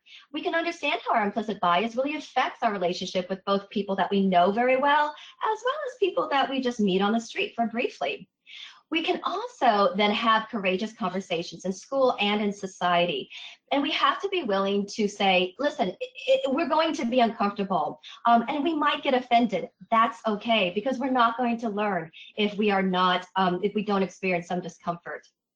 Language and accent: English; Nebraska, United States; as a student of color and in school and growing up in Nebraska, I can tell you that racism was a daily occurrence.